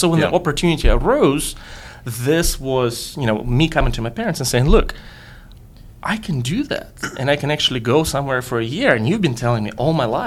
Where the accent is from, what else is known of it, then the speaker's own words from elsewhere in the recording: Russia; So I grew up on the European part of Russia, just a few hundred miles away from Moscow.